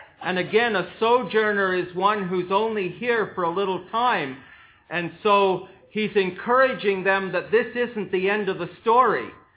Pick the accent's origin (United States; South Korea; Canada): Canada; And I tell them I'm a Canadian.